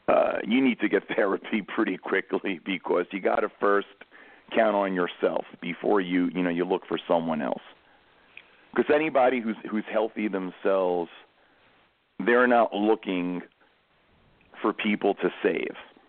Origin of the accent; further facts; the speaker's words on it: Bronx, New York, United States; Someone who went out, you know, to like when I grew up in the Bronx